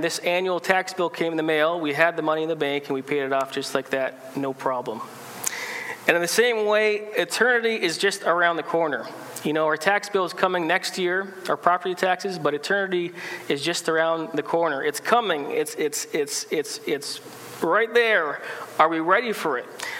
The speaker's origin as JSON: {"language": "English", "region": "Ontario", "country": "Canada", "lives_now": "British Columbia, Canada", "said": "I come from Ontario. In Ontario, we do things a little differently than in BC in some ways."}